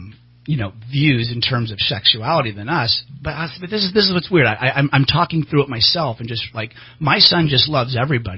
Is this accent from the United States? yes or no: yes; California, United States; growing up in Shasta County, I didn't have a lot of gay friends.